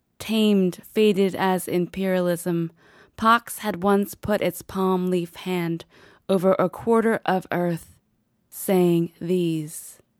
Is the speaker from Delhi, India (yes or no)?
yes; New Delhi, Delhi, India; born there; there's a moment where I was born in New Delhi, India, and so I actually got a smallpox shot when I was born